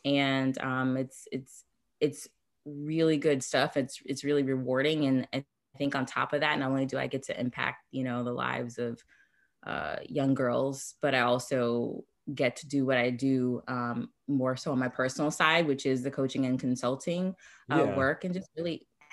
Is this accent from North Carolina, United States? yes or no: yes; North Carolina, United States; moved away as an adult; now in Florida, United States; Like, I live in South Florida now, but born and raised in North Carolina. Moved to South Florida in like 2007, I believe.